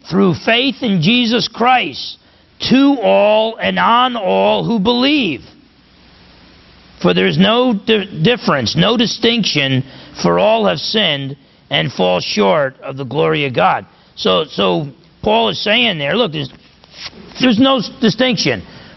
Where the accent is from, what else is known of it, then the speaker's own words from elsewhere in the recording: New Jersey, United States; I remember growing up in New Jersey.